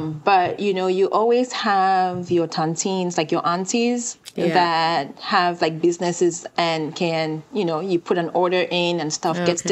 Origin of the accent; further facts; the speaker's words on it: Cameroon; also born or lived in Kenya; now in United States; I was born and raised in Cameroon, but then I went to boarding school in Kenya for 3 years before coming to the US.